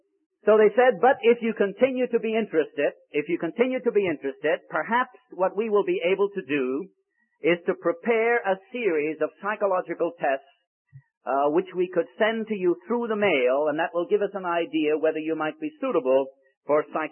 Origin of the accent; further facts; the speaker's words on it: Ireland; born there; I was born in Ireland, and I discovered one of my compatriots here tonight